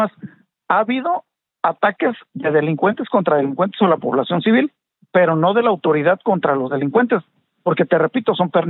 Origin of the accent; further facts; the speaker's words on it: Mexico; y tenemos que, como mexicanos, acortar esas distancias